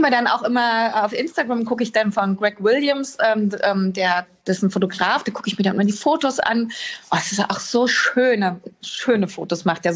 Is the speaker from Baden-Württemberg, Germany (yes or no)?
no; Berlin, Germany; now in Hamburg, Germany; Das geht ja gar nicht, da komme ich her. Das wäre ja verwerflich, wenn ich sagen würde, Berlin ist nicht meine Heimat.